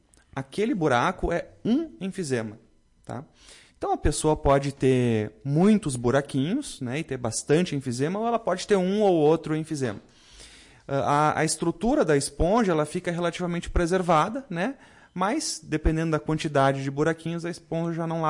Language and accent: Portuguese; Porto Alegre, Rio Grande do Sul, Brazil; Não, talvez vocês percebam pelo sotaque, assim, eu sou de Porto Alegre.